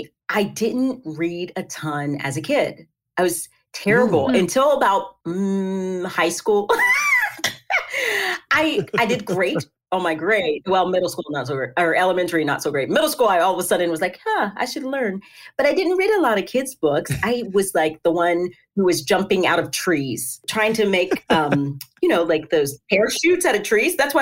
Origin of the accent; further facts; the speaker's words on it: Tennessee, United States; Yeah, so I am from Tennessee. That's where I live. And I live in the Nashville area.